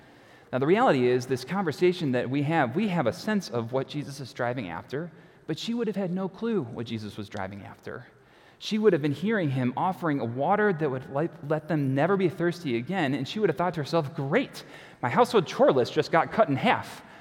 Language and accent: English; Prospect Heights, Illinois, United States; I grew up in Prospect Heights, which is nearby, and we had well water.